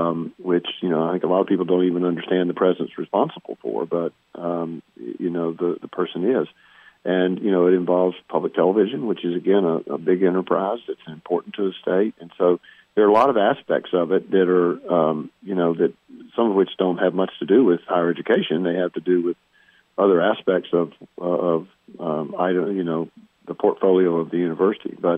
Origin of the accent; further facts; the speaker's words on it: North Carolina, United States; I grew up in North Carolina, had a lot of experience in the state